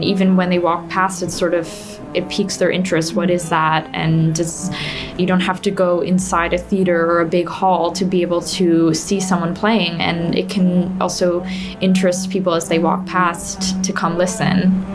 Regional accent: Philadelphia, Pennsylvania, United States; I am a cellist and I come from Philadelphia in the US.

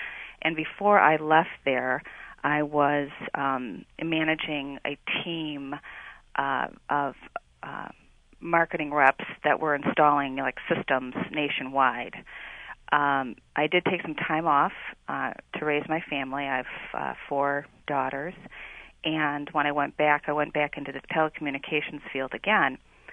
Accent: Detroit, Michigan, United States; I grew up in Detroit. I was one of eight children, and so a large family in Detroit.

